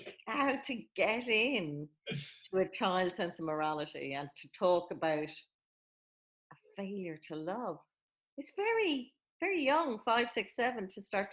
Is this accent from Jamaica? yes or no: no; Ireland; when I was in Catholic school growing up in Ireland. And all schools were Catholic, and of course it was run by nuns